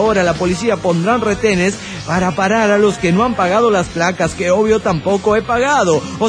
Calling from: Chilpancingo, Guerrero, Mexico; de Chilpancingo, México.

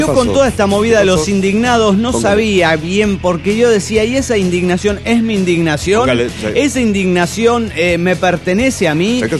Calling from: Managua, Nicaragua; de Managua, Nicaragua.

